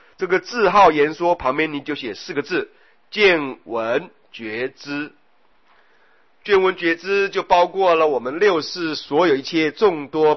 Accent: Taiwan; 如是种类，我是台湾人，如是种姓， … 如是饮食，我喜欢吃面食，如是领纳，若苦若乐，我算是比较积极的，可是常常有忧郁的感受，我今年呢52岁

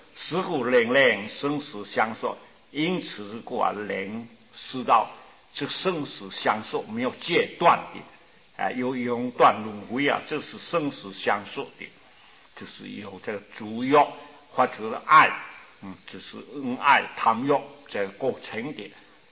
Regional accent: China; 我们中国人啊，是讲这东西啊

